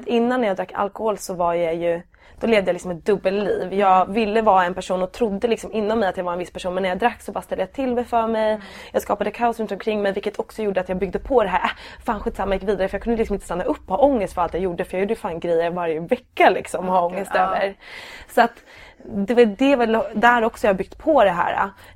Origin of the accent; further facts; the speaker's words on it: Dalarö, Stockholm County, Sweden; jag kommer ju utifrån Dalarö där jag är uppvuxen, och där är ju ganska liksom skyddat på något vis. Det är väldigt litet, alla känner alla